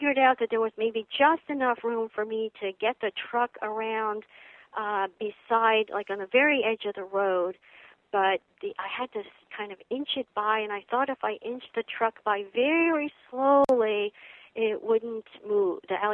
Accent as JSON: {"language": "English", "region": "Northeast", "country": "United States", "tie": "born or raised there", "said": "at least for a northerner. I grew up in the Northeast, and here I was in the swamps of Georgia"}